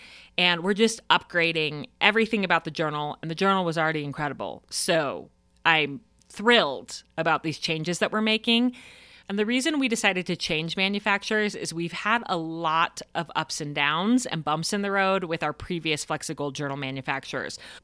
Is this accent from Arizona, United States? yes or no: no; Denver, Colorado, United States; It's going to be hosted at my family home where I grew up in Denver, Colorado.